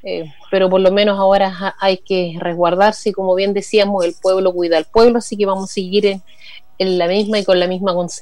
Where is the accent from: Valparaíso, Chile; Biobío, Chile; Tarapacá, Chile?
Biobío, Chile; Coronel; also born or lived in Berlin, Germany; personalmente vivo en Coronel, soy de Coronel, nacía, semicriada en Coronel, después vino el exilio, así que mi otra segunda patria fue la República Democrática Alemana, así que me crié ahí en Berlín.